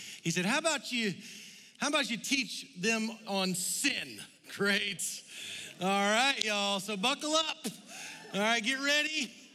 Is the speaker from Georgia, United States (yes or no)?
yes; Georgia, United States; now in Texas, United States; my wife Macy and I, she's from Mississippi, I'm from Georgia.